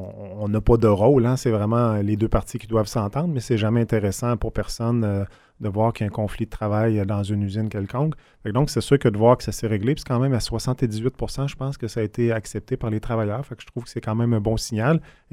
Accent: Gentilly, Quebec, Canada; Moi, j'ai grandi majoritairement à Gentilly. Donc, mes parents sont arrivés... je suis né en 69, on est arrivé en 70.

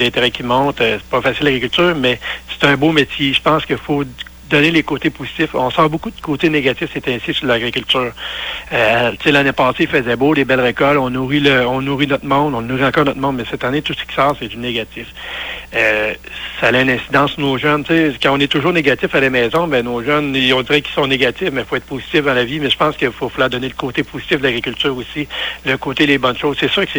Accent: Saint-François, Quebec, Canada; Oui, je suis résident de Saint-François. Je suis né ici.

